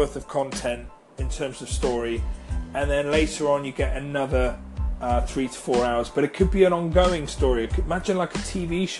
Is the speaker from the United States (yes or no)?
no; United Kingdom; I am a British citizen and I cannot call any of my friends to join me in my podcast because I'm living here in the UK.